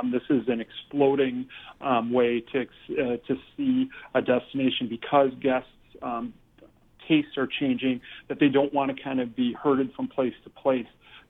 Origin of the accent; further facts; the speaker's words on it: Wisconsin, United States; I'm from Wisconsin, so I understand kind of the thought process of the Midwestern thinking.